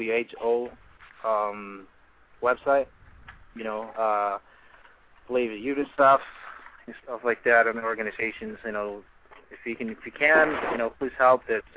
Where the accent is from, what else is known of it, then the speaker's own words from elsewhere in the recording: Philippines; born there; You know, I was born in the Philippines